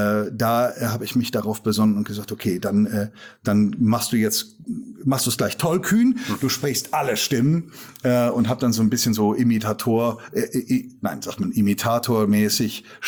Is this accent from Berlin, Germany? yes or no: no; Korbach, Hesse, Germany; Ich habe erst für eine Lokalzeitung da in Korbach, wo ich herkomme, gearbeitet, dann beim Privatfunk hier in Hessen und bin auf diesem Wege nach Fulda gelangt.